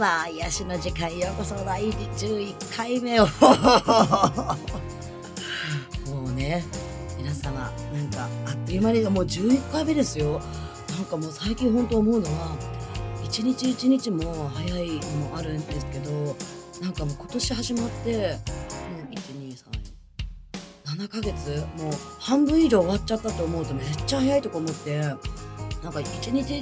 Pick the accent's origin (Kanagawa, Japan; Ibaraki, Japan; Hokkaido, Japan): Ibaraki, Japan; moved away as an adult; now in Tokyo, Japan; 私9年ぐらい前から東京に上京してきたんだけど、茨城から、地元茨城で